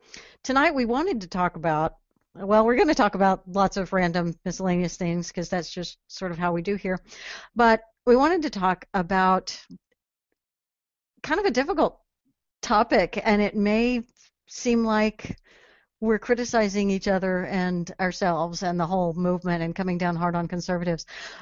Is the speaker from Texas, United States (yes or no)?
yes; Texas, United States; Because we're arrogant, that's just how we are. I'm Texan, that's the way it works.